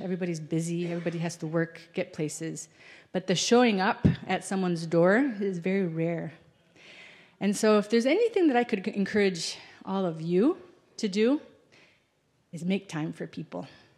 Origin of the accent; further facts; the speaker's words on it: Argentina; moved away as an adult; So I grew up in Argentina. I was there for 18 years, so all of my growing up years, my parents, were there for 35 years as missionaries in the northwestern part of Argentina, so in the Andes Mountains.